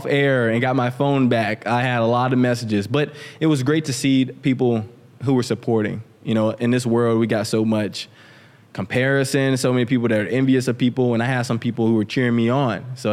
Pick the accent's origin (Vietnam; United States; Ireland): United States; Helena, Alabama; I come from Helena, Alabama, small town.